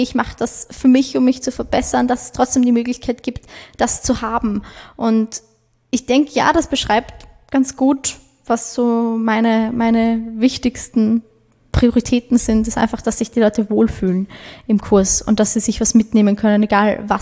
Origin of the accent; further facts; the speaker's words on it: Baden, Lower Austria, Austria; weil ich bin aus Baden, ich wohne in Baden, ich bin sehr gerne in Baden.